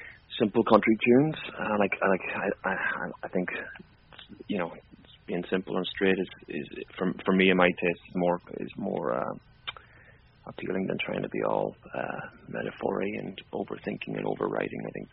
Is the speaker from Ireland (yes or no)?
yes; Ireland; I had been playing with fiddle players and banjo players all growing up in Ireland.